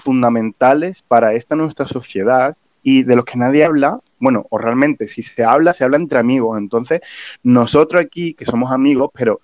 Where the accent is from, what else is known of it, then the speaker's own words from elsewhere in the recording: Cádiz, Andalusia, Spain; somos los dos de Chiclana de la Frontera. Bueno, yo vivo en Chiclana de la Frontera, pero yo me considero gaditano hasta la muerte.